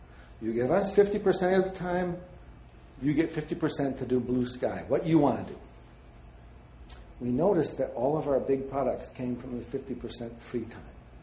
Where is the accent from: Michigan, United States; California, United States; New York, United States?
Michigan, United States; now in Sainte-Anne-de-Bellevue, Canada; You like it down here? I'm from Michigan. You know, I like St. Anne de Bellevue.